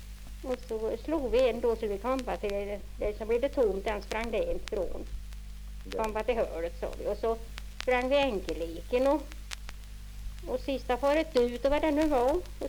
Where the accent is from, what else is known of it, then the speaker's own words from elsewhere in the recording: Svinhult, Östergötland, Sweden; born there; Svinhult, så du förstår. Där är jag född.